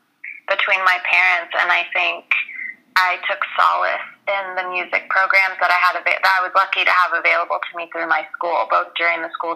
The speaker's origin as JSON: {"language": "English", "country": "United States", "tie": "born there", "said": "I was born in the States to Persian parents who grew up in Iran"}